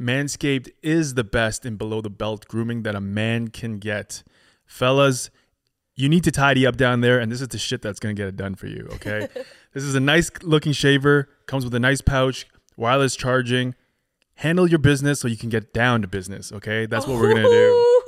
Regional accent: Toronto, Ontario, Canada; Jane and Eglinton. Yeah. Like North York, Toronto.

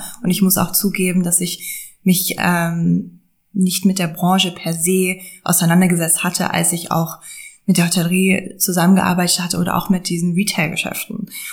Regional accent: London, United Kingdom; German is a second language; moved away as an adult; now in Germany; Also mein Hintergrund ist eigentlich, dass ich aus England komme. Also ich bin in London groß geworden. Ich habe auch in England studiert

